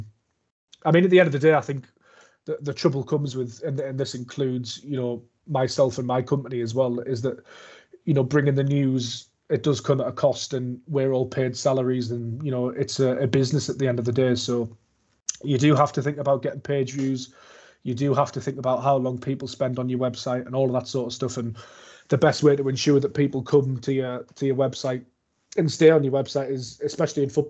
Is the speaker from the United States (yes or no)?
no; Sunderland, North East England, United Kingdom; I live in Sunderland, I'm from Sunderland, I cover Sunderland.